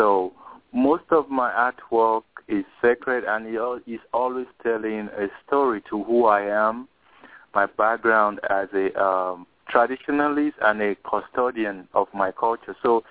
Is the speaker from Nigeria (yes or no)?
yes; Nigeria; now in United States; where are you from? Nigeria. Everybody say, oh.